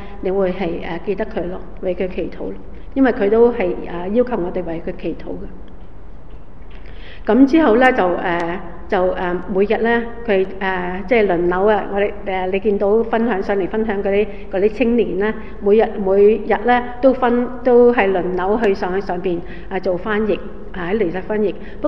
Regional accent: China; 咁我话圣母啊，我哋中国人嚟咗啦，我哋讲中国话，我哋嚟咗啦，希望佢希望你保佑我哋中国，特别系保佑我哋嘅中国人。

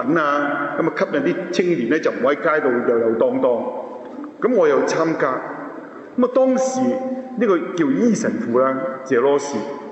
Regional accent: China; 其實我哋好多時候都有感覺，我係中國人，我細個時候接觸咧冚唪唥咧。

